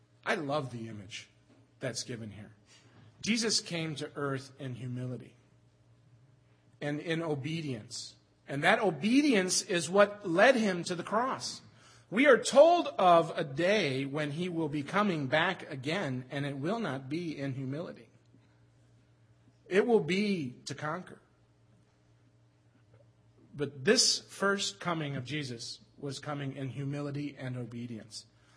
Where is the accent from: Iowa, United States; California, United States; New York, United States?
Iowa, United States; Waterloo; also born or lived in Parkersburg, Iowa; And so we moved from Waterloo, Iowa to Parkersburg, Iowa. And they took residence in a six-acre ranch.